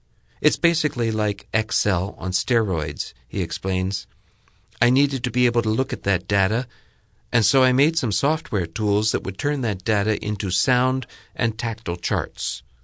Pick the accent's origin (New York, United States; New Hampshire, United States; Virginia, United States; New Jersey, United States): New York, United States; I grew up in New York. I was a sighted kid until I was almost five.